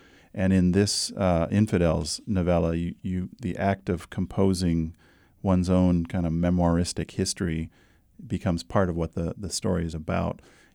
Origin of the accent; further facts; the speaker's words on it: Duluth, Minnesota, United States; Where I grew up in Duluth, as soon as it snowed, we all ran outside and grabbed our sleds, and we would go to a place called Grass Hill.